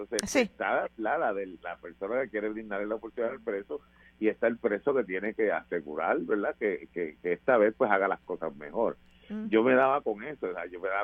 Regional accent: Bayamón, Puerto Rico; born there; Yo soy nacido en Bayamón, pues, por herencia soy vaquero.

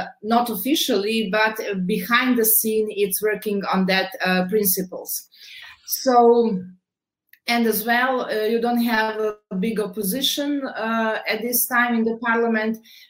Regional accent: Belgrade, City of Belgrade, Serbia; I have MA in psychology. I'm coming from Belgrade, Serbia

